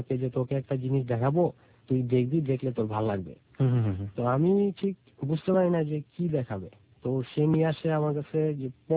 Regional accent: Mymensingh, Mymensingh Division, Bangladesh; আমি এসেছি ময়মনসিংহ থেকে।

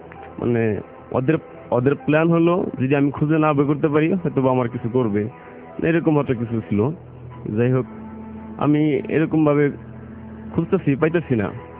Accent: Dhaka, Dhaka Division, Bangladesh; এই ঘটনাটার পরে আমি ঢাকা চলে আসি, পরে থেকে আমি এইখানেই বড় হয়েছি।

